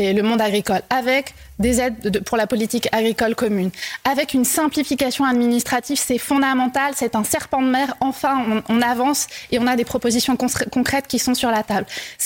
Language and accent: French; Pays de la Loire, France; Moi, je viens de la Mayenne. Mes parents sont agriculteurs.